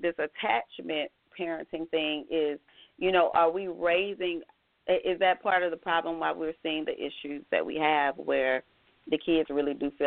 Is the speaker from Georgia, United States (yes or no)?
yes; Georgia, United States; that's how we raise our kids, because we're from Georgia.